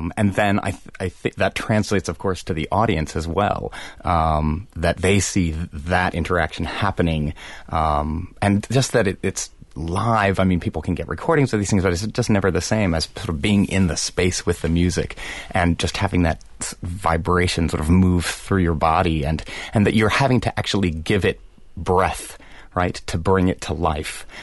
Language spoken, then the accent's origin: English; East Coast, United States; now in Wisconsin, United States; So, and I'm from back east. So coming to Wisconsin, you know, there are so many